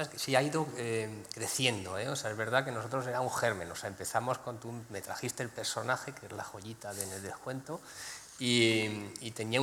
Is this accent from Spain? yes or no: yes; Madrid, Community of Madrid, Spain; como yo soy de Madrid